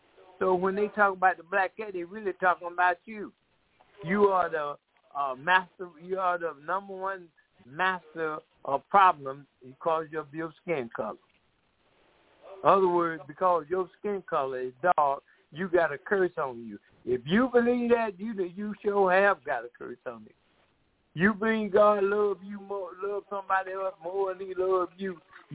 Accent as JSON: {"language": "English", "region": "Georgia", "country": "United States", "said": "I'm from Atlanta, Georgia. I mean, from Cato, Georgia."}